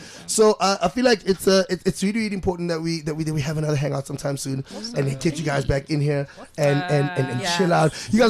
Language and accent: English; Soweto, Gauteng, South Africa; The best of Ndofaya, the best of every place, guys. Yeah, because I'm from Middleland Zone 9.